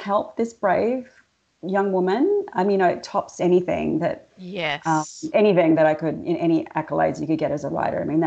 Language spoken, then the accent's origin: English; Melbourne, Victoria, Australia; moved away; also born or lived in Indonesia; is actually my father's Indonesian, my mother white Australian. I grew up in Melbourne, and I left in 93, such a long time ago, and then I lived for almost a decade in Indonesia.